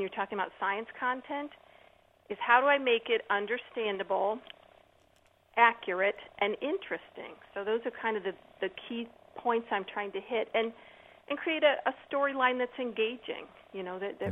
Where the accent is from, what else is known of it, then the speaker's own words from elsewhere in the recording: Indiana, United States; I'm from Indiana, we were driving back home for Thanksgiving.